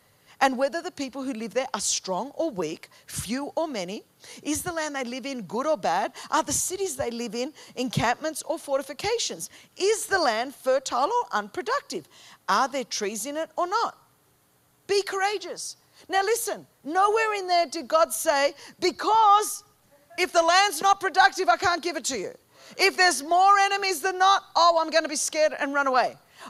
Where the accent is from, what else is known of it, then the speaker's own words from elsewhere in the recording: California, United States; Now, you're from Utah, so people are normal, but I'm from California, and everyone is cray-cray.